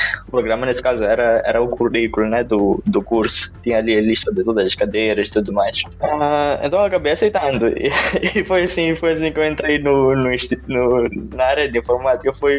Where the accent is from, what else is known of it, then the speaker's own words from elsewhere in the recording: Maputo, Mozambique; now in London, United Kingdom; Sou originalmente de Moçambique, sou de Maputo, mas hoje vivo em Londres e estou a trabalhar na Google.